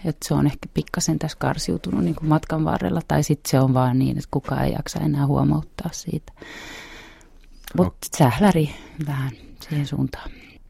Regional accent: Espoo, Uusimaa, Finland; mä oon Tapiolasta kotoisin Espoossa

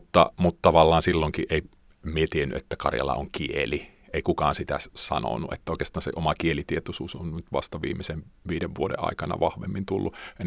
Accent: Lieksa, North Karelia, Finland; also born or lived in Joensuu; isäni suku on Suistamolta ja olen karjalainen. Itse olen syntynyt Lieksassa, käynyt kouluni siellä ja opiskellut Joensuussa ja tehnyt töitä ja soittanut rockia.

